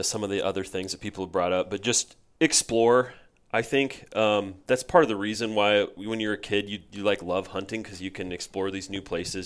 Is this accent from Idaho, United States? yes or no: no; Nebraska, United States; and so I'm from Nebraska.